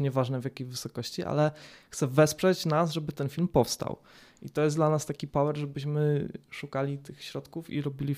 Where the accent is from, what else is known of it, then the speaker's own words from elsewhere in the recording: Katowice, Silesian Voivodeship, Poland; myślę, że premiera będzie w Katowicach, dlatego że my jesteśmy stąd.